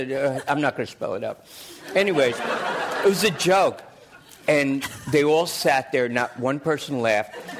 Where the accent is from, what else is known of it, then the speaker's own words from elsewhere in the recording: New York, United States; So I'm thinking, you know, I'm from New York.